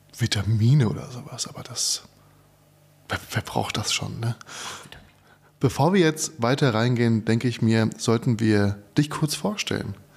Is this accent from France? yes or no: no; Frankfurt, Hesse, Germany; aber ich bin Frankfurter.